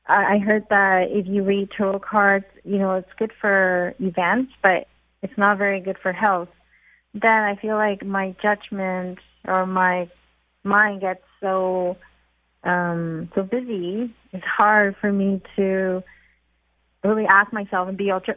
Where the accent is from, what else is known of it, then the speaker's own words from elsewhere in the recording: Victoria, British Columbia, Canada; I'm from Victoria.